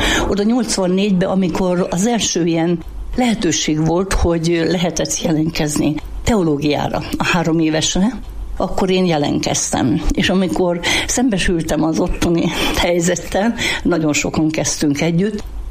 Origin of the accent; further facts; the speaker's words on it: Szabolcs-Szatmár-Bereg, Hungary; odahaza én szabolcsi vagyok.